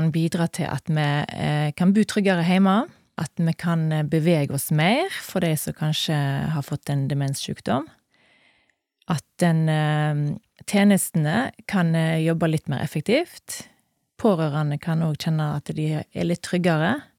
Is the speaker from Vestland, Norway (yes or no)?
yes; Stord, Vestland, Norway; født og oppvokst på Stord, har bodd her hele livet, studerte et halvår i Bergen, men så ville jeg hjem igjen